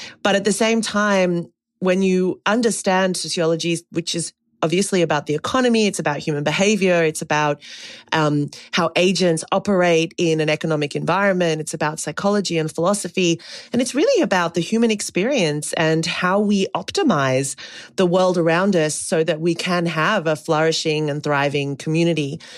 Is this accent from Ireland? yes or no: no; Australia; I mean, originally I'm Australian. I've lived and worked all over the world.